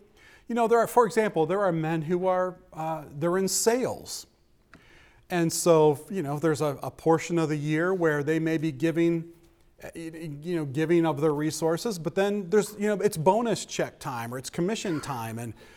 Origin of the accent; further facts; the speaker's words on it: United States; it is a heart issue, especially for us as American.